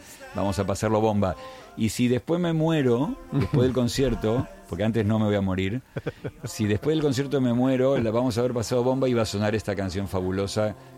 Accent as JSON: {"language": "Spanish", "country": "Argentina", "accent": "softened Argentine", "said": "Que soy de una provincia, de algún sí. lugar raro de Argentina, pero... No me notan extranjero, pero no hablo como habla un argentino que vive allí."}